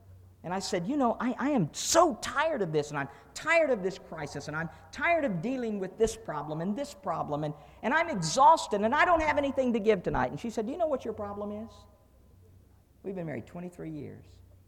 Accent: Oklahoma, United States; When I was a boy growing up in Oklahoma and in my Sunday school class

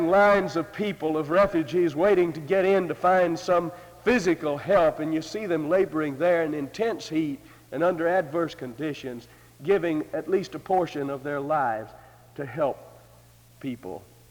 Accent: United States; not knowing I'm a missionary, but because I'm an American.

